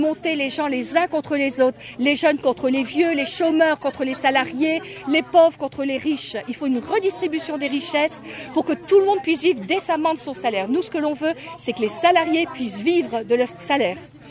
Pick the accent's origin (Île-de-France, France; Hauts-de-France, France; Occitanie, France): Hauts-de-France, France; Hénin-Beaumont; Moi, je suis née à Hénin-Beaumont. J'ai fait mes études à Hénin-Beaumont. J'ai travaillé comme assistante sociale à Hénin-Beaumont.